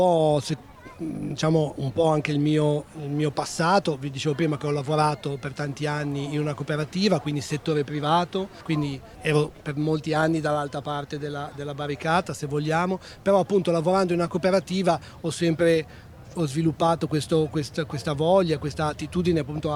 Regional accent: Genoa, Liguria, Italy; Peraltro io non sono qua di Bergeggi, sono di Genova.

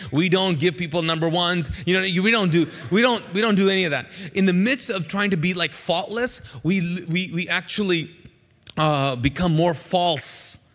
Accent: Kuwait; English is a second language; So I'm Pakistani, those of you who don't know. Pakistani, born and raised in Kuwait. Woo! English is not my first language.

